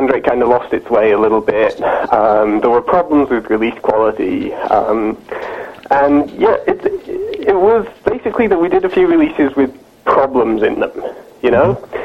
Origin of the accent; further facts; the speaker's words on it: England, United Kingdom; now in Vancouver, Canada; I live in Vancouver, although I'm English.